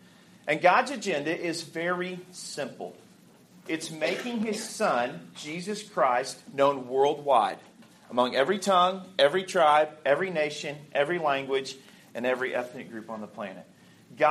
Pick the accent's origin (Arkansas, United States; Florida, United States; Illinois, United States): Arkansas, United States; By the way, I'm from Arkansas, so it's great to be anywhere. Thanks for having me. We invented Walmart.